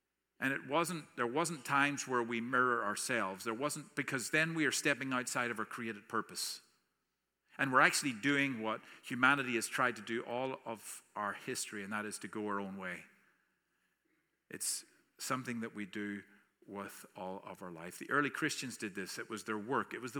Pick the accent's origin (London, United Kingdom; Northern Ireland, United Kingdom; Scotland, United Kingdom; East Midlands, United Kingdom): Northern Ireland, United Kingdom; I grew up in Northern Ireland, and I'll come touch on this a little bit later, but I grew up in a church in Northern Ireland, a very divided society.